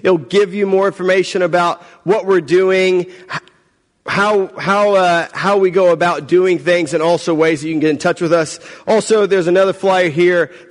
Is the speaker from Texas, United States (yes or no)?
yes; Texas, United States; moved away as an adult; now in Perth, Australia; I'm originally from the United States, from the state of Texas, where I grew up. Family still lives in Texas. I left Texas when I was about 22 years old. I relocated across the world, kind of as far as you can get geographically, to Perth, Australia